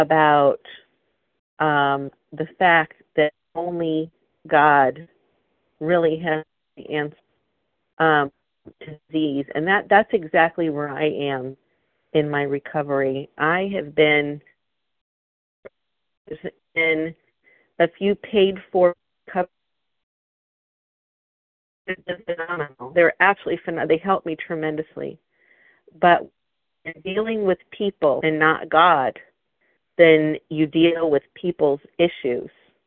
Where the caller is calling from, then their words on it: Philadelphia, Pennsylvania, United States; Philadelphia.